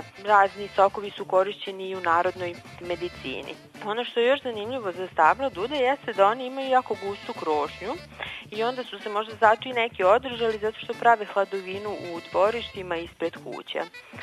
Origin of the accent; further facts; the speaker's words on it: Zrenjanin, Vojvodina, Serbia; I kod nas u Zrenjaninu jedno kratko vreme postojala svilar